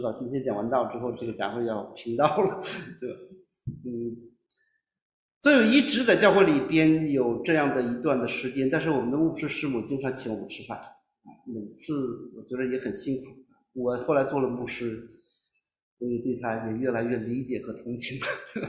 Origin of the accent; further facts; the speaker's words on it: China; 我说我是在这个中国长大啊，但我不相信共产党